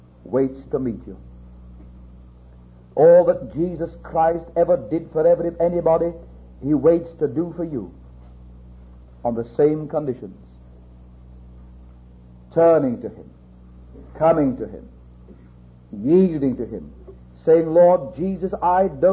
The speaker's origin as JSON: {"language": "English", "region": "North West England", "country": "United Kingdom", "accent": "Cumberland", "said": "years of age, I spoke the dialect of Cumberland. I didn't mutilate the Queen's English. I buried it. I couldn't speak English."}